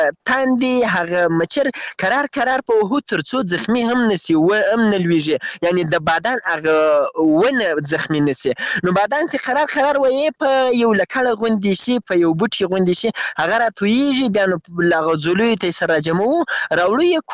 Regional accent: Afghanistan; now in Iran; زه هم داسې په ایران کې مسافر یم

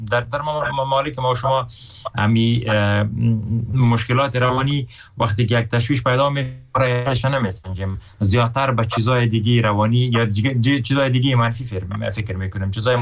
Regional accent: Afghanistan; میگم من افغان هستم

